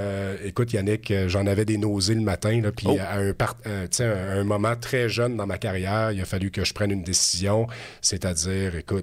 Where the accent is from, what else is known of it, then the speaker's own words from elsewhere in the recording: La Guadeloupe, Quebec, Canada; Je suis originaire de la Beauce, ouais. Donc je suis Beauceron.